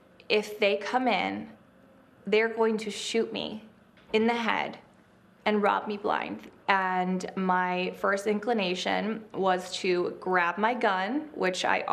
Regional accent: Texas, United States; I'm from Texas, so I grew up, you know, with security, and I know exactly how to use a gun.

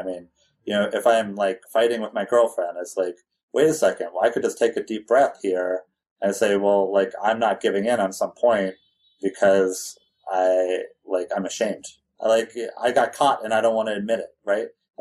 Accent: California, United States; I grew up in California.

